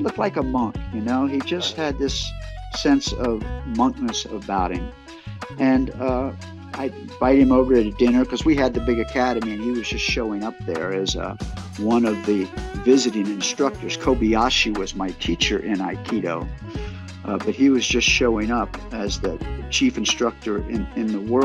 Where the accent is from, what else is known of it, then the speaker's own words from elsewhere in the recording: Washington, District of Columbia, United States; Well, I grew up in Washington, D.C.